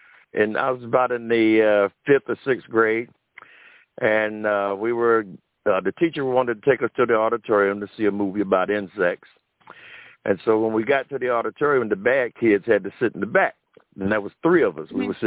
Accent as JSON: {"language": "English", "town": "Detroit", "region": "Michigan", "country": "United States", "tie": "born or raised there", "also_born_or_lived": "West Virginia", "said": "Right. Yep, I moved to Detroit from West Virginia when I was six."}